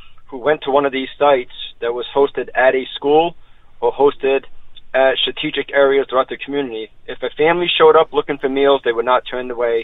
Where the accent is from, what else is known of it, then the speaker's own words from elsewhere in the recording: New Bedford, Massachusetts, United States; in my hometown, got to give a plug, in New Bedford.